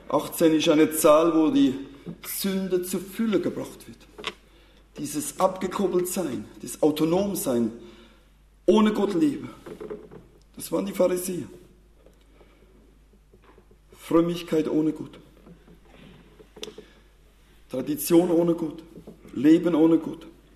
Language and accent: German; Rhineland-Palatinate, Germany; Ich komme aus dem Bundesland Rheinland-Pfalz